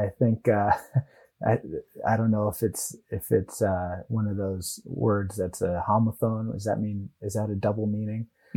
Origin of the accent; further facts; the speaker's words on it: California, United States; I'm from Marin County. It's just across the Golden Gate Bridge from San Francisco.